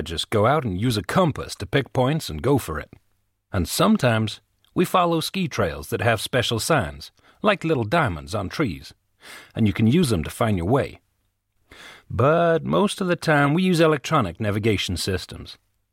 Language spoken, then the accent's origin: English; Oregon, United States; Yeah, I'm from Oregon in the Pacific Northwest. There's lots of nature. There aren't many towns there